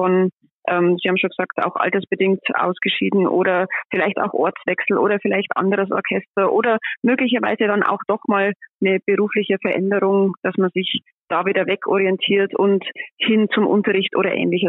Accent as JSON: {"language": "German", "town": "Neusorg", "region": "Bavaria", "country": "Germany", "tie": "born or raised there", "said": "Ich komme aus Neusorg, bin dort aufgewachsen, bin in Marktredwitz zur Schule gegangen und dann nach dem Abitur bin ich nach Regensburg gegangen."}